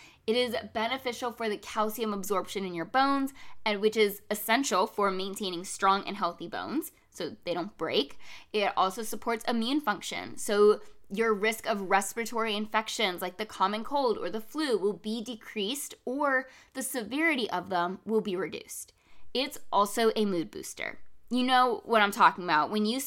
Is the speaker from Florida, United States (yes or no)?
yes; Florida, United States; now in North Carolina, United States; I grew up in South Florida where I was consistently exposed to strong sunlight and then moved up north. And even though North Carolina is considered the South